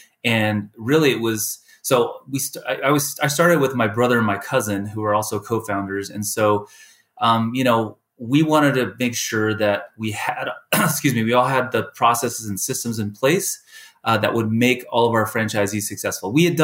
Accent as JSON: {"language": "English", "town": "Kirkland", "region": "Washington", "country": "United States", "tie": "born or raised there", "said": "growing up in Seattle, I grew up actually in Kirkland, Washington, which is east side of Seattle there."}